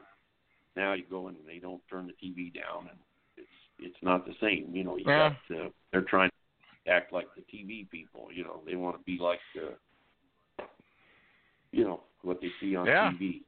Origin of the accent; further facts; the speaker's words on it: Winslow, Arizona, United States; And, like when I told you I grew up in Winslow, there was an Indian school in Winslow, and, you know, there was no high school on the reservation.